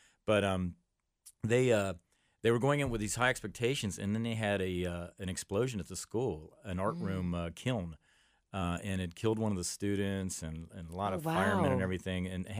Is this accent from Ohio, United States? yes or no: yes; Amelia, Ohio, United States; I'm an east sider. No way. Where? I grew up in Amelia. I went to Amelia High School, actually.